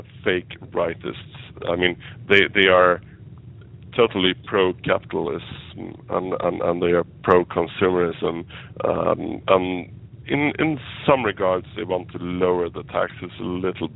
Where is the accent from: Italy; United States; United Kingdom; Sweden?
Sweden; English is a second language; and of course my home country is Sweden.